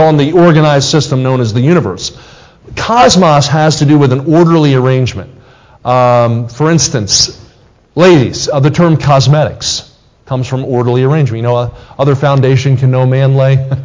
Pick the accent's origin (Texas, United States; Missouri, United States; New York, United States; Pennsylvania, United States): Missouri, United States; Kansas City; We're from Kansas City, Missouri.